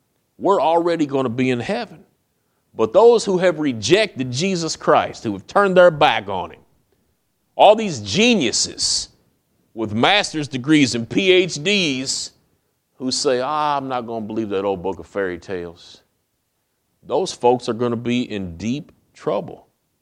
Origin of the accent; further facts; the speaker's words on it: Peoria, Illinois, United States; when I was a little kid growing up in Peoria back in the 1970s